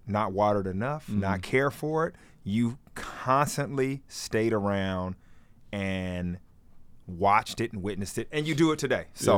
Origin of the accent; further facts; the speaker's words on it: United States; Like, being American and just being around sports my whole life, right? I take that for granted.